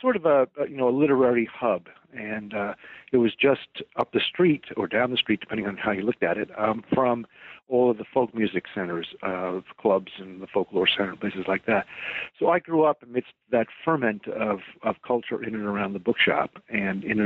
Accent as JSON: {"language": "English", "town": "Brooklyn", "region": "New York", "country": "United States", "tie": "born or raised there", "lives_now": "Princeton, United States", "said": "but I grew up in New York, actually in Brooklyn Heights"}